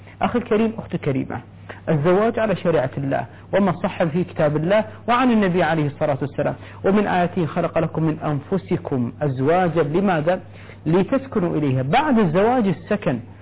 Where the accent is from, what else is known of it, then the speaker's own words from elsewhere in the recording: Kuwait; وحتى يمكن عندنا في الكويت